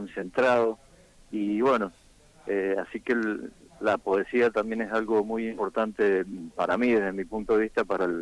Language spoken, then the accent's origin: Spanish; Rivadavia, Mendoza, Argentina; en mi pueblo, yo vivo en Rivadavia, Mendoza, a 60 kilómetros de la capital mendocina